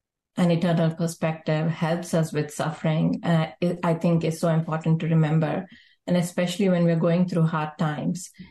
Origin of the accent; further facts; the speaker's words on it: India; now in United States; because, you know, I came from India to America, and there are times when I feel so homesick for home.